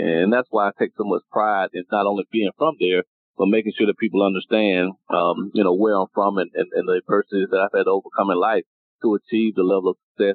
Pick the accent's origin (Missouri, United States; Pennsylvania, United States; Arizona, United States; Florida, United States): Florida, United States; Quincy; No, I'm from Quincy, because I think it's important that young kids in Quincy, Florida, you know, a small town of, you know, 7,000-8,000 people, understand that you can be successful coming out of one of the most impoverished places in the state of Florida